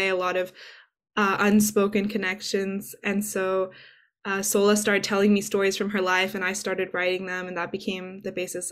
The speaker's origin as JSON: {"language": "English", "country": "United States", "said": "And as an American, I think growing up, I had this perception"}